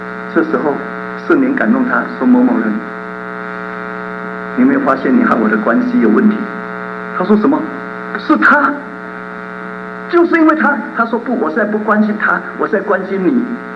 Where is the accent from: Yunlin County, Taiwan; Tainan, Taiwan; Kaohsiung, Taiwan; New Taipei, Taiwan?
Tainan, Taiwan; 我成长在台湾的一个比较南部的地方，在台南，那里面里面有口碑，又比较偏僻的地方